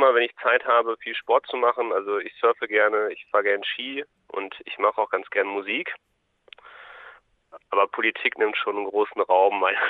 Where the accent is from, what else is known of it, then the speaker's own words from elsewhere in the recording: Bielefeld, North Rhine-Westphalia, Germany; Ich bin in Bielefeld geboren, aufgewachsen, habe am Oberstufenkolleg mein Abitur gemacht